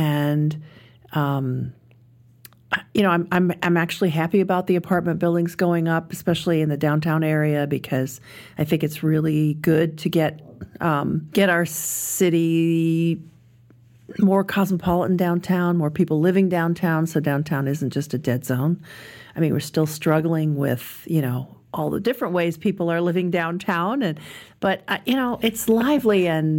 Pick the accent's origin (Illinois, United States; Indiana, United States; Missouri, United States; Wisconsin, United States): Illinois, United States; Chicago; I grew up in Chicago, and these winters are really mild by comparison.